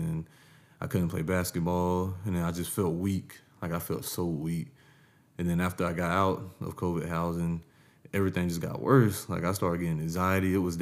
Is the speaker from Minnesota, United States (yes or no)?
no; Augusta, Georgia, United States; I grew up in Augusta, Georgia, and I grew up in a Christian household, which is great.